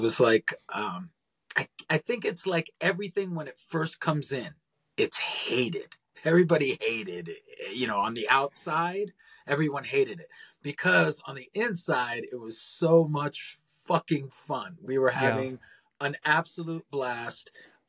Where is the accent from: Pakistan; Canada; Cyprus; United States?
United States; Fort Lauderdale, Florida; I grew up in South Florida. So, being from Fort Lauderdale, it was a big hip hop scene